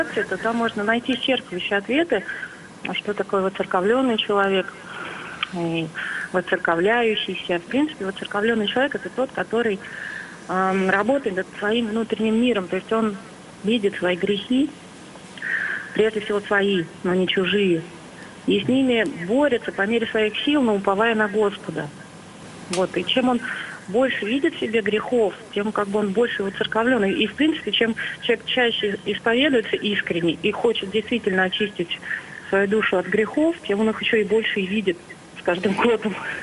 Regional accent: Mytishchi, Moscow Oblast, Russia; я из Мытищ, это Московская область.

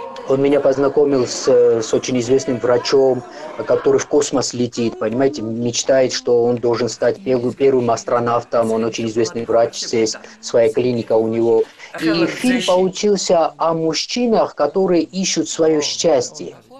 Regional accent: Tbilisi, Georgia; also born or lived in East Georgia; я сам из Восточной Грузии, но в Тбилиси выросли

